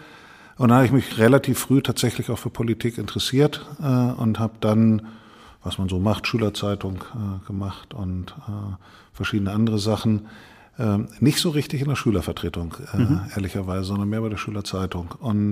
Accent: Mehle, Lower Saxony, Germany; Posaune in der Feuerwehrkapelle der Freiwilligen Feuerwehr Mehle, kleiner Ort, wo ich herkomme.

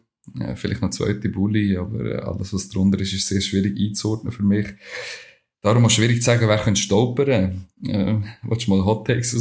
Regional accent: Dulliken, Solothurn, Switzerland; Wie du schon angetönt hast, komme ich aus Dulika oder bei Dulika aufwachsen, wohne mittlerweile in Olten.

